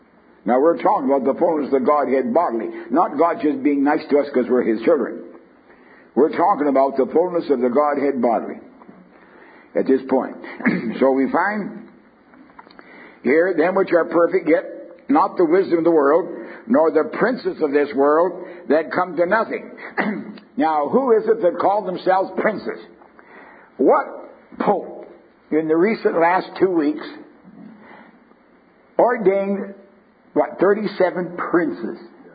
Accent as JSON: {"language": "English", "country": "Canada", "said": "Now, we don't have cardinals in Canada, as any Canadian sitting here knows that."}